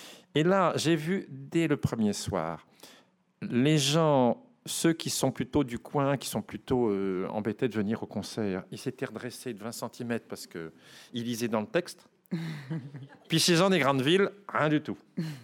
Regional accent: Abbeville, Hauts-de-France, France; je suis d'Abbeville, donc à 6 km de cette abbaye qui a été fondée par le petit-fils de Charlemagne.

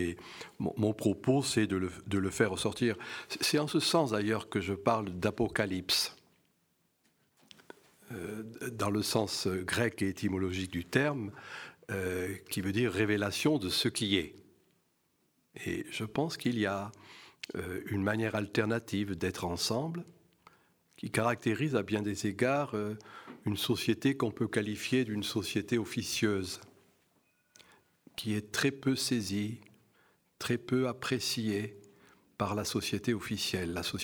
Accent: Occitanie, France; dans mon pays, puisque tu as rappelé que j'étais de l'Hérault

